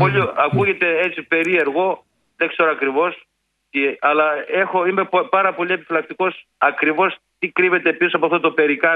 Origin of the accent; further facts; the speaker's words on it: Central Macedonia, Greece; Εγώ στο χωριό μου στην Πιερία έβλεπα τον πατέρα μου να πηγαίνει στο χωράφι